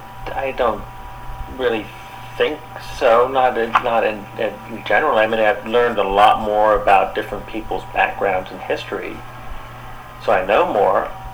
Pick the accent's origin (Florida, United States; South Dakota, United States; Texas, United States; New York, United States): New York, United States; West Point; born there; I was born in West Point, New York.